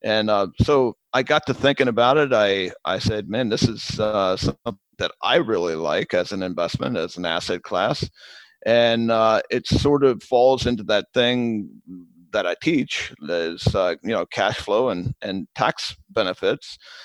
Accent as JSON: {"language": "English", "town": "Lancaster", "region": "Pennsylvania", "country": "United States", "tie": "born or raised there", "said": "I brought the guys up to my hometown here in Lancaster, Pennsylvania."}